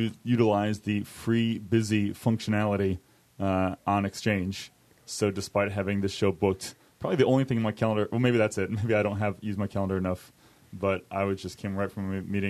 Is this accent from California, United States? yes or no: yes; San Francisco, California, United States; from San Francisco.